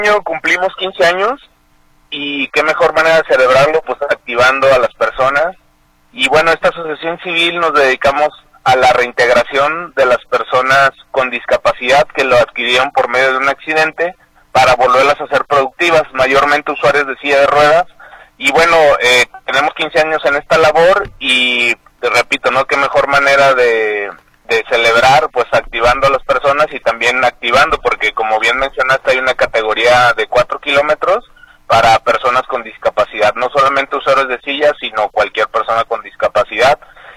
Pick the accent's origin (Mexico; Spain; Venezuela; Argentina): Mexico; soy el primer mexicano usuario de silla de ruedas que ha terminado un Ironman en México